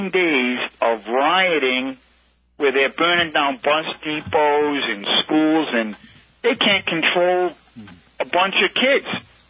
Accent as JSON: {"language": "English", "country": "United States", "said": "no, I'm an American."}